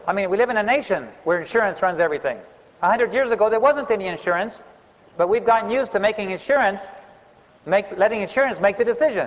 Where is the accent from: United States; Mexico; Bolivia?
Bolivia; English is a second language; I grew up in Bolivia, and I'll tell you what, the Adventist church was a minority.